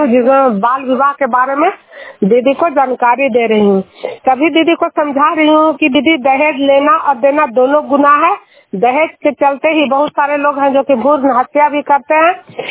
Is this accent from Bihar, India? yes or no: yes; Nalanda, Bihar, India; मैं नालंदा जिला हिलसा प्रखंड जुनियर गांव की निवासी हूँ